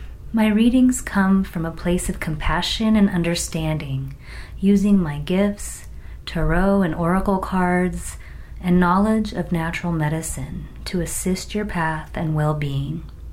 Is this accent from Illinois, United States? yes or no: no; Arizona, United States; I was born and raised in Arizona and spent much of my time connecting with the powerful energies of the land here, especially in Sedona.